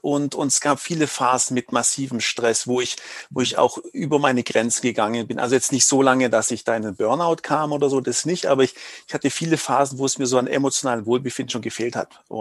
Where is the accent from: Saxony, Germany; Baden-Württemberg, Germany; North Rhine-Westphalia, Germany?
Baden-Württemberg, Germany; Also wie man es hört, ich komme aus dem Schwäbischen.